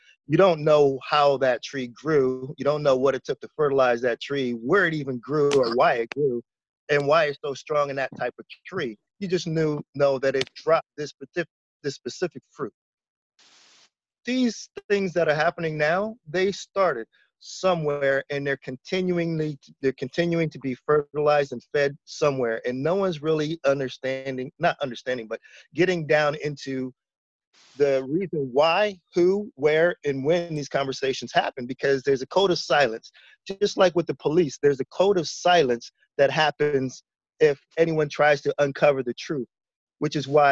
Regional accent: Canada; accent: Canadian American; also born or lived in Detroit, United States; So I was born in Canada, raised educationally in Canada, but socially I'm American. I spent my weekends and summers growing up over in Detroit, Southwest Detroit.

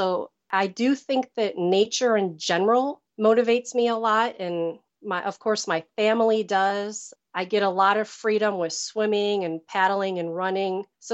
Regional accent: Midwest, United States; I was born and raised in the Midwest near Chicago

